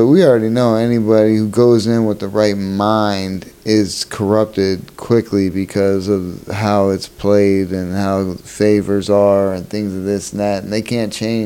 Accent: Erie, Pennsylvania, United States; now in Cleveland, United States; I mean, I grew up in Erie, so we got it worse there than we do here in Cleveland.

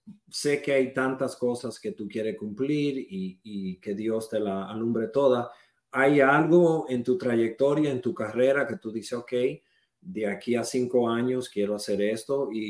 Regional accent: Dominican Republic; accent: Dominican; Spanish is a second language; yo personalmente, sabes que tengo acento en español por dominicano, sabes que, como te dije, la L y la R

